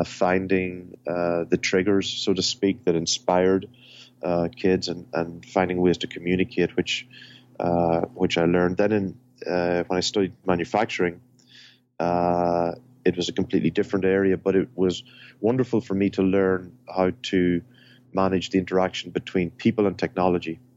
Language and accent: English; Ireland; now in Ann Arbor, United States; I'm not from Ann Arbor, not from Michigan. I grew up in Ireland